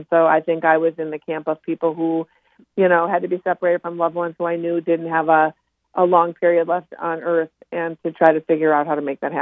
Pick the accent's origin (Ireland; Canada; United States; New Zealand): United States; Minnesota; It's so fascinating because me being born and raised in Minnesota, I just love talking to your audience